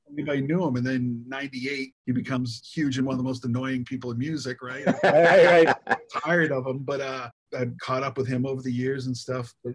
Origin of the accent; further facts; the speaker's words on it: Massachusetts, United States; I grew up on Brigham's, you know, because I'm kind of a Massachusetts kid, sort